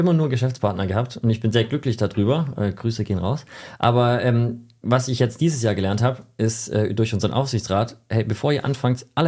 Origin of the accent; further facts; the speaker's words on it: Germany; ich bin Deutscher.